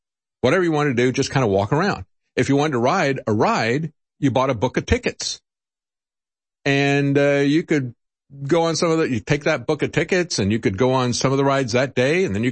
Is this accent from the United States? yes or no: yes; Florida, United States; also born or lived in North Carolina; now in Austin, United States; even here in Austin, of what I used to, what I grew up with in Florida and elsewhere in North Carolina.